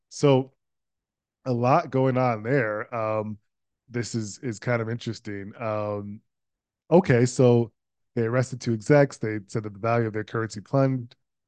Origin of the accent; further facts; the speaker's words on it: Minnesota, United States; Shout out to Minnesota, my home state.